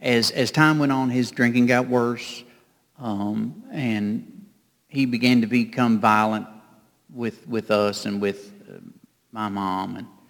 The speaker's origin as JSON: {"language": "English", "town": "Cynthiana", "region": "Kentucky", "country": "United States", "tie": "born or raised there", "said": "Well, I grew up in Cynthiana, Kentucky, very small. The sign on the highway said 5,000. I think it was an over-exaggeration. But very small town, just a small industrial town."}